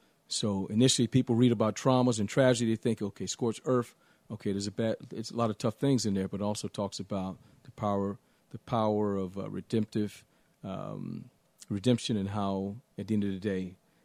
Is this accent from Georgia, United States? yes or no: yes; Augusta, Georgia, United States; also born or lived in Atlanta; And so growing up in the South, Augusta, Georgia, Atlanta, we're a lot more in tune with the history and the journey.